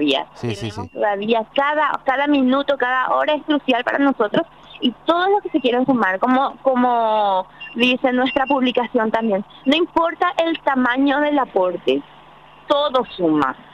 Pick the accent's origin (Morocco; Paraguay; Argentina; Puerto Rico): Paraguay; Capiatá, Central; Empezamos de Capiatá porque somos de Capiatá.